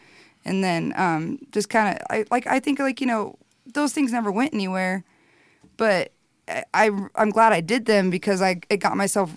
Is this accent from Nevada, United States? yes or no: yes; Reno, Nevada, United States; also born or lived in Charlotte, United States; Yeah, I'm from Reno. I moved away a bit, and then I came back home, yeah.